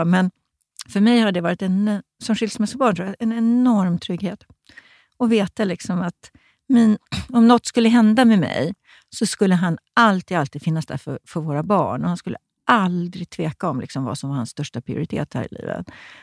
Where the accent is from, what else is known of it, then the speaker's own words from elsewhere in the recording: Stockholm, Stockholm County, Sweden; han var från Göteborg och jag var från Stockholm